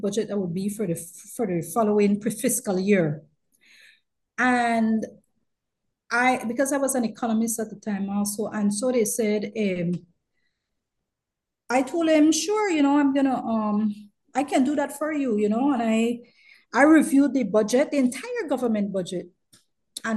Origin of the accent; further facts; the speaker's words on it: Belize City, Belize District, Belize; first language English; I'm speaking English, and that's my main language. We speak Creole too, but English and Creole, that's our main languages. But a large population do speak Spanish, and but we identify more with being Caribbean, at least persons like me who's from Belize City.